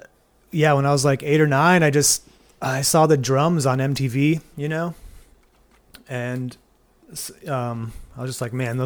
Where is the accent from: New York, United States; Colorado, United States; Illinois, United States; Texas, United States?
Illinois, United States; DeKalb; Well, I'm from DeKalb, which is where Northern Illinois University is. Well, I'm kind of from, I moved around to Illinois.